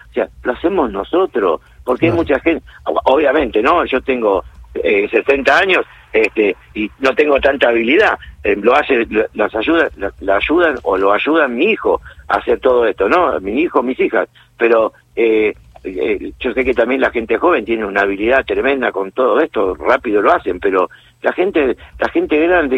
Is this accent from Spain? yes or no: no; Morón, Buenos Aires Province, Argentina; Sos de mi tierrita de Morón.